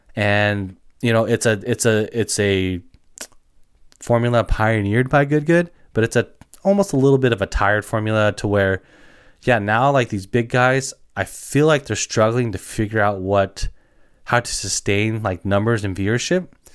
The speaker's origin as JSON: {"language": "English", "region": "California", "country": "United States", "said": "I'm a fan because he's from the Central Valley and I'm also from the Central Valley."}